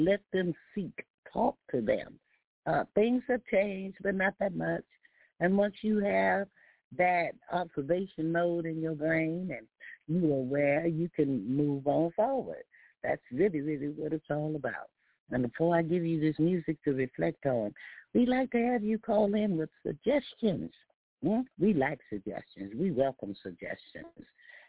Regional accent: Houston, Texas, United States; Growing up in the South, you know, I would go to museums in my later years in classes

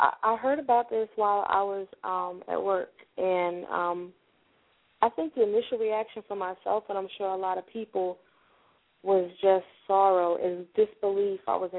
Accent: New Jersey, United States; Well, I'm from Jersey, but I'm calling from Maryland.

